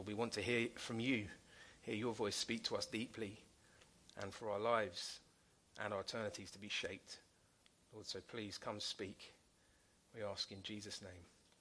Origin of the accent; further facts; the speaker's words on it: Norbury, London, United Kingdom; I grew up in North Croydon, in the north part of the borough, in a place called Norbury.